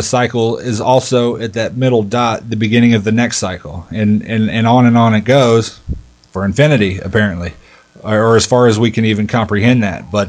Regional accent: Casper, Wyoming, United States; born there; also born or lived in Colorado / Montana / Kansas / Missouri; because when I grew up, I was born in Casper, Wyoming. I lived in Colorado, Montana, Kansas, Missouri. My parents were hippies

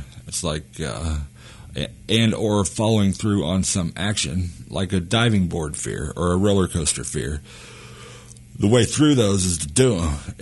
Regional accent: Wyoming, United States; born there; now in Missouri, United States; I was born in Wyoming and I live in Missouri. I'm a citizen of Wyoming and a resident of Missouri.

